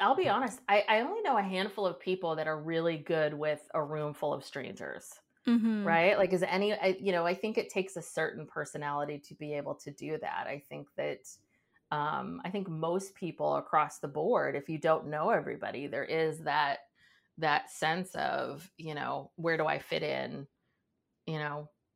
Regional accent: California, United States; now in San Francisco Bay Area, United States; I'm a Northern California girl I live in the San Francisco Bay Area.

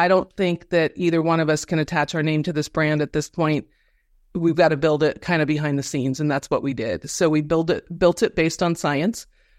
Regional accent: Colorado, United States; now in Washington State, United States; I grew up in Colorado and now in Washington State.

